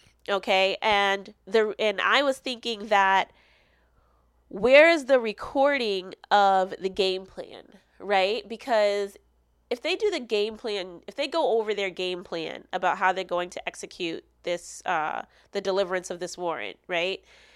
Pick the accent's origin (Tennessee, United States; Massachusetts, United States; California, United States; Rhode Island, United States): Massachusetts, United States; Boston; You guys know I'm from Boston and they just banned the chokehold.